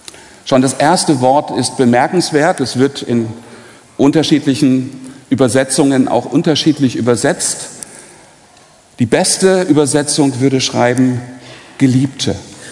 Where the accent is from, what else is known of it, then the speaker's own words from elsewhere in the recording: Saxony, Germany; Im Elbsandsteingebirge, super, südlich von Dresden. Bin also ein alter Sachse.